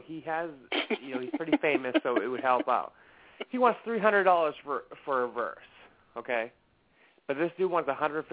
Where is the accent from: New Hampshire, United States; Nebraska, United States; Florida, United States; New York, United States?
New Hampshire, United States; now in Connecticut, United States; I'm going up there to visit my family here because I'm originally from New Hampshire. I moved down to Connecticut like 2 years ago.